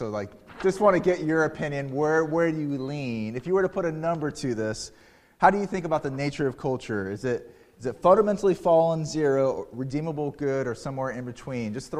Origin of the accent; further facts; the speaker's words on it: Florida, United States; I grew up in South Florida, which is not the South, right, culturally. And when I moved up from South Florida to North Carolina, I was a little bit of a culture shock.